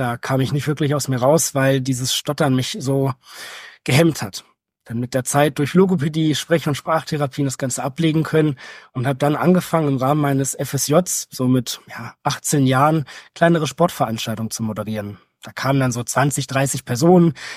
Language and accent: German; Hildesheim, Lower Saxony, Germany; now in Hannover, Germany; Ich komme ursprünglich aus Hildesheim, wohne mittlerweile in Hannover.